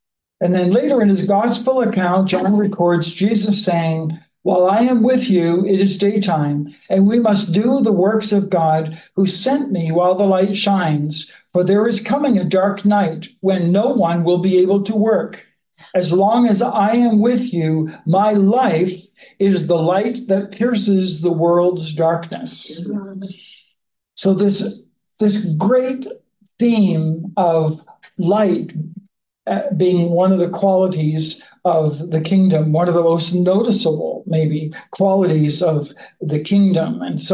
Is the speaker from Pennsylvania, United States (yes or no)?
no; Virginia, United States; I'm from, and then we're from Virginia.